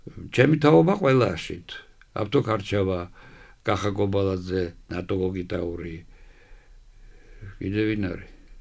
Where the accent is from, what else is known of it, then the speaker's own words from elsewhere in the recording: Batumi, Adjara, Georgia; ახლა ბათუმში დაბადებული და გავიზარდე